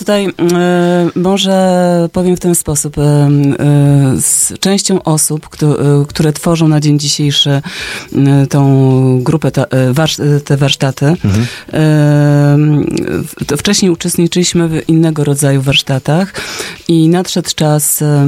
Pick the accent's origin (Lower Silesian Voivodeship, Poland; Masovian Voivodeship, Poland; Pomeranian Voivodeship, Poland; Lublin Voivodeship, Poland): Pomeranian Voivodeship, Poland; Pruszcz Gdański; ja jestem z Pruszcza Gdańskiego.